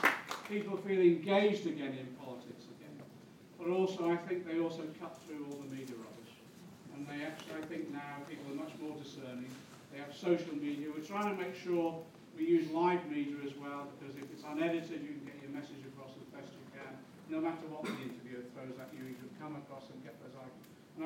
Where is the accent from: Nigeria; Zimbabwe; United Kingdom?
United Kingdom; Liverpool, North West England; I'm from a Liberal originally, I'm a Scouser